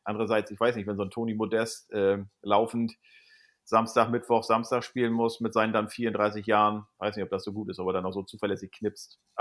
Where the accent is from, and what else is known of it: Germany; born or raised there